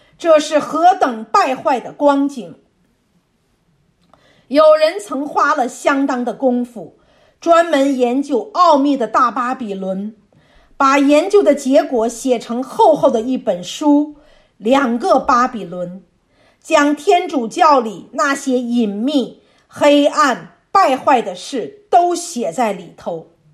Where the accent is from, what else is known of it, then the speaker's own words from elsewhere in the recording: China; 好比我们中国人喜欢过端午节、中秋节，这些节日我们过惯了，非过不可